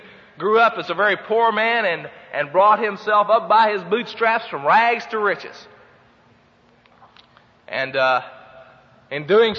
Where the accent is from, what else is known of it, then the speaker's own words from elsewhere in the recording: West Virginia, United States; I grew up in West Virginia, and we lived on a dirt road for a long time